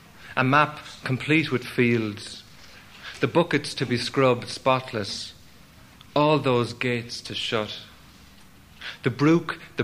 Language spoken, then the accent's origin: English; Leinster, Ireland; My father's from Castlecomer, about 20 miles from my hometown.